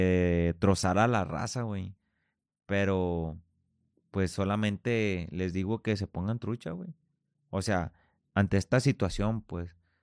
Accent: Culiacán, Sinaloa, Mexico; moved away; Como aquí yo y mi familia, la neta, nosotros nos salimos de Culiacán, güey, con un compromiso familiar primero.

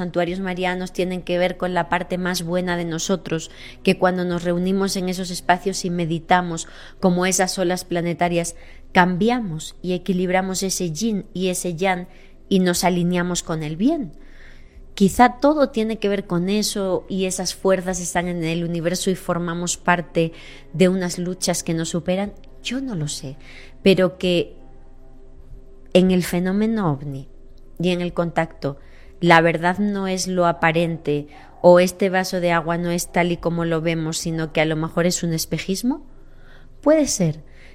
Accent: Extremadura, Spain; en Extremadura, en mi tierra

